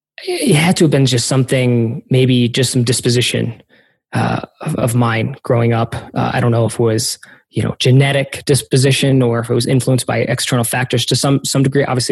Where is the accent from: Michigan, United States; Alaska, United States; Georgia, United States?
Michigan, United States; also born or lived in Illinois / New York; I was born in the Chicagoland area and then went to high school in Michigan, West Michigan, and then went to college in New York, West Point, and then joined the Army after that.